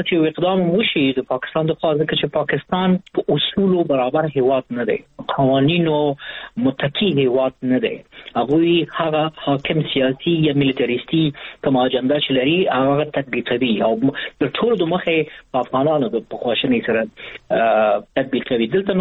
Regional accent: Afghanistan; زه به خپله میلیونه ولیکم د یو افغان په حیث، تاسو هم ولیکئ

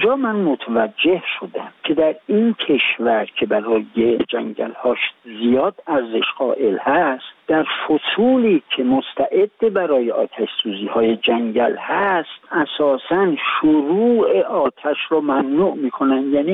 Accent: Iran; به عنوان یک ایرانی علاقمند به محیط زیست کشورم

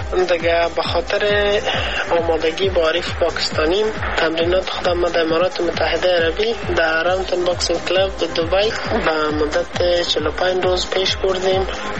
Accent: Afghanistan

